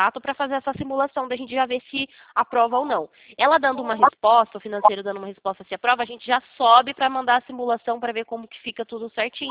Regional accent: São Roque, São Paulo, Brazil; a gente é aqui de São Roque.

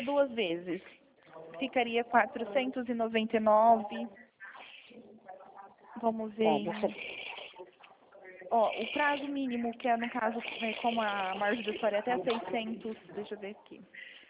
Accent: Penápolis, São Paulo, Brazil; Eu sou de Penápolis, mas eu trabalho em Araçatuba.

